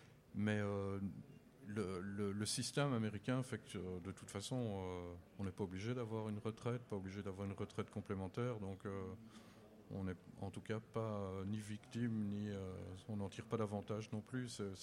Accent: Belgium; now in United States; vu que je suis belge à la base. Mais moi je me sens très bien où je suis.

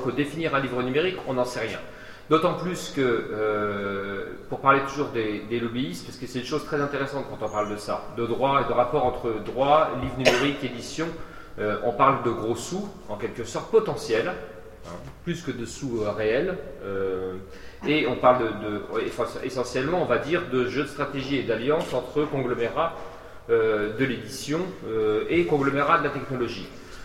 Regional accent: Saint-Dié, Grand Est, France; des Vosges, puisque je suis d'origine de Saint-Dié

